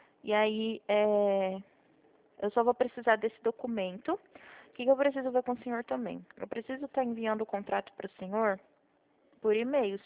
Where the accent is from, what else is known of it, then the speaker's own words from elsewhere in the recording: Presidente Prudente, São Paulo, Brazil; Eu sou de Presidente Prudente.